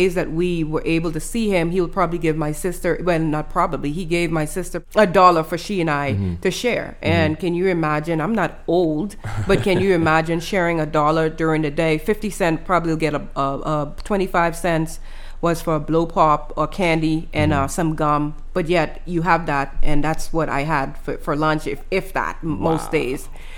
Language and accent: English; Exuma, Bahamas; So I grew up in the Bahamas on a small island called Exuma.